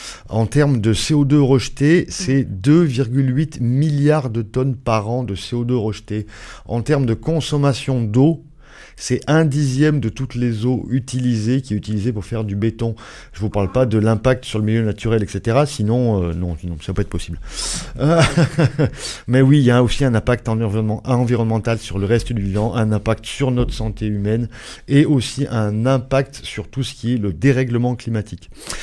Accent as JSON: {"language": "French", "country": "France", "said": "même chez nous en France, hein."}